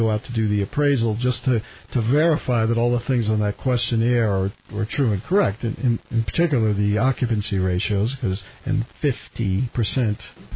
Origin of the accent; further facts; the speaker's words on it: New York, United States; accent: New York; But it's my New York accent. 15 sounds like 50.